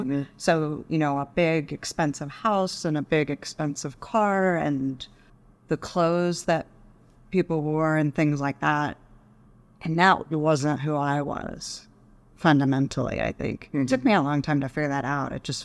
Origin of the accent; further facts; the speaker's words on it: Dallas, Texas, United States; I grew up in Dallas. It was a struggle, actually, for me. I didn't quite feel like I fit in the culture of Dallas in the 80s.